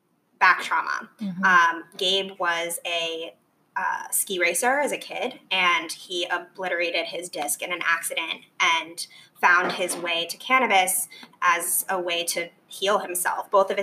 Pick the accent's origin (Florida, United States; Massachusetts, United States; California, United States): Massachusetts, United States; born there; now in New York, United States; So I've been in New York for about 4 years, and I was born outside of Boston.